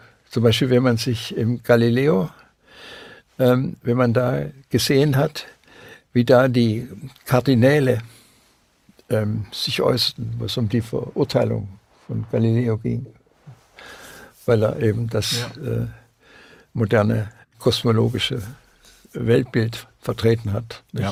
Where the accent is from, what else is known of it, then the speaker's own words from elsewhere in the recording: Swabia, Germany; denn ich bin auch ein Schwabe